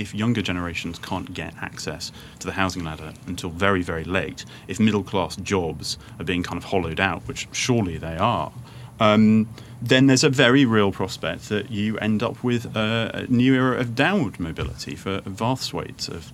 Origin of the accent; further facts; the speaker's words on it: Yorkshire and the Humber, United Kingdom; I'm from Yorkshire